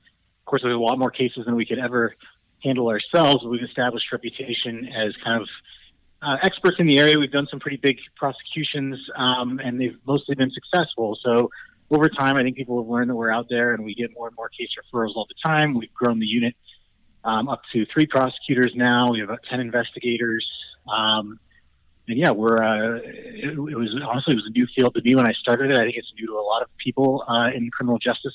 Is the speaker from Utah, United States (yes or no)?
yes; Bountiful, Utah, United States; moved away as an adult; I am from Salt Lake originally, actually from Bountiful area originally. Left the state for college and at the University of Virginia. I went to law school at Berkeley